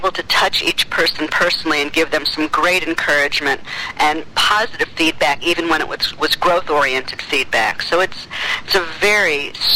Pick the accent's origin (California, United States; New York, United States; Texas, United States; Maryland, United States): Maryland, United States; Bethesda; I am from Bethesda, Maryland.